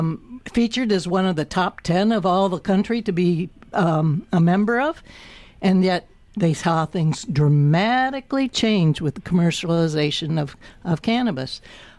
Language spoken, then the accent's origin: English; Michigan, United States; But so I grew up in Michigan, teacher for 40 years